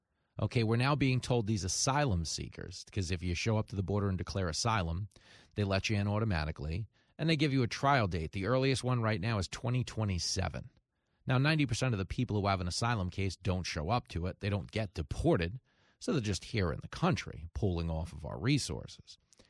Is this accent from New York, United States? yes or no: yes; Levittown, New York, United States; I grew up in Levittown around a bunch of old men